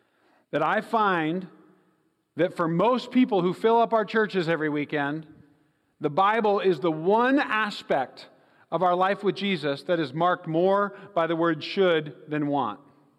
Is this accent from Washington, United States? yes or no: yes; Seattle, Washington, United States; Hi. So I'm from Seattle and flew into Nashville and then flew from Nashville to here for different events.